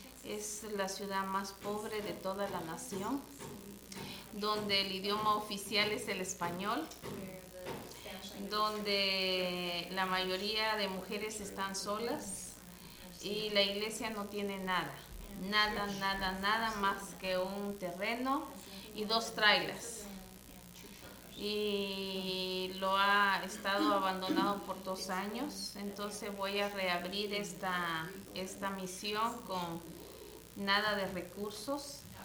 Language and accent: Spanish; Guatemala; now in El Cenizo, United States; soy originaria de Guatemala.